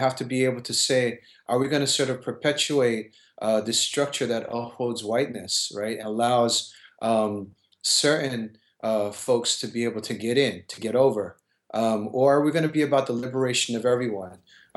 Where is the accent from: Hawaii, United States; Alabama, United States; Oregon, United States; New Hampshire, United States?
Hawaii, United States; now in California, United States; I was born and raised in Hawaii, and I've been living up here on the continent now for more than half my life, mainly in California, but across the country as well in different spots.